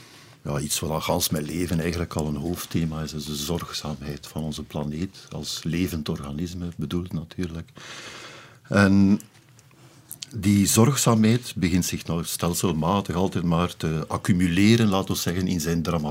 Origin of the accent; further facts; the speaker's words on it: Aalst, Flanders, Belgium; Van juist waar ik vandaan kwam, maar ik wist niet dat het zo dicht bij elkaar lag